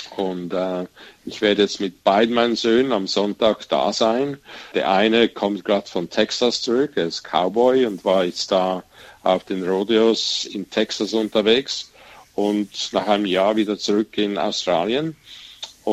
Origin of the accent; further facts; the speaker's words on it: Zurich, Switzerland; Wir haben das Schützenfest ursprünglich von Zürich selber, und das ist meine Heimatstadt